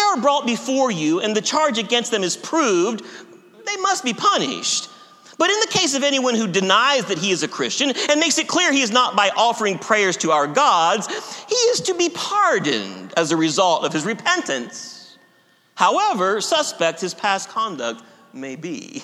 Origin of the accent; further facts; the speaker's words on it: Ohio, United States; And I came from, I'm from Ohio. I'm a Buckeye.